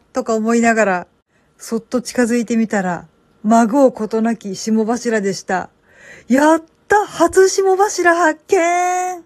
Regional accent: Kansai, Japan; now in Kanto, Japan; 私、今は関東に住んでるんですけど、もともと関西人なんですよ。

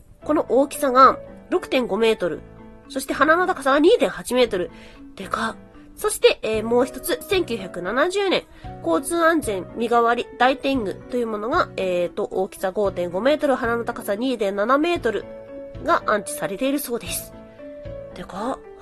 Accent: Hyogo, Japan; まあ地元が兵庫っていうのもあるんだけど

